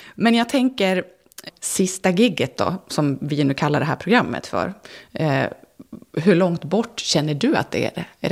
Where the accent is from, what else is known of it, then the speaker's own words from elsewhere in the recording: Malung, Dalarna County, Sweden; Jag är från Malung och du är från Vansbro.